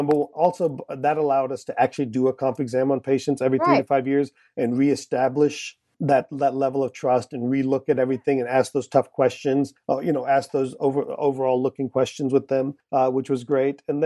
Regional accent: India; And as an Indian, my listeners will love anything free.

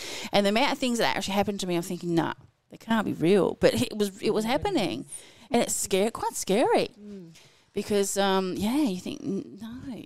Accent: England, United Kingdom; I remember the when you went to, down to one of the fairs on the beach

